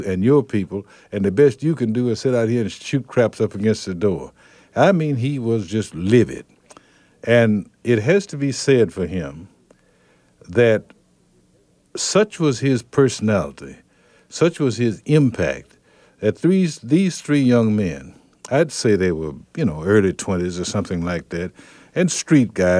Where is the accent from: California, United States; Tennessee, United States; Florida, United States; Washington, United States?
Tennessee, United States; Henning; You know, I was a Methodist, and I'm from Henning, Tennessee